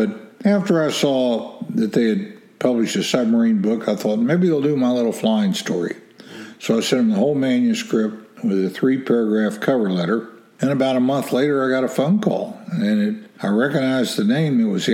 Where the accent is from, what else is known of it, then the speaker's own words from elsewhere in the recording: West Virginia, United States; I said, nobody. I'm from West Virginia.